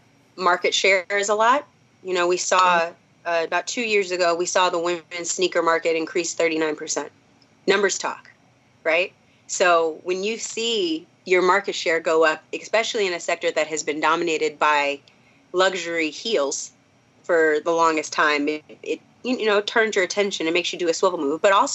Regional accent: Minnesota, United States; I'm from Minnesota. We can pick on Iowa.

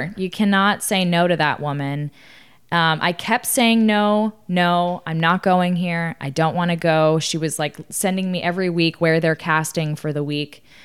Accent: Austin, Texas, United States; I grew up in Austin, Texas, and I went to college at TCU

